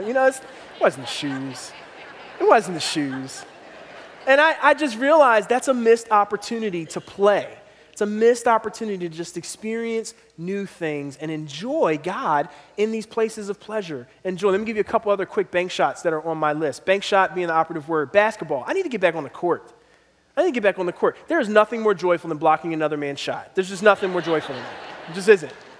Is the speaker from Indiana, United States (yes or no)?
no; Philadelphia, Pennsylvania, United States; I grew up in Philadelphia, and can I just tell you, guns were never associated with pleasure in my life.